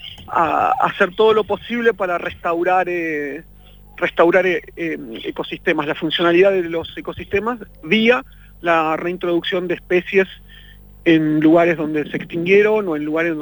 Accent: San Martín de los Andes, Neuquén, Argentina; moved away as an adult; also born or lived in La Plata / United States; yo soy acá de San Martín de los Andes, como casi todos los que terminan el secundario en San Martín, me fui a estudiar afuera, me fui a La Plata

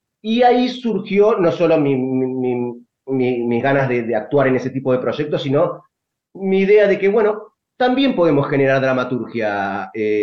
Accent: Morón, Buenos Aires Province, Argentina; moved away as an adult; now in Mar Azul, Argentina; Yo viví en Morón 20 años, hasta los 20 años más o menos. Ahí empecé como en Morón, mi amor por el teatro nació en Morón, en la Sociedad Italiana de Morón, más específicamente.

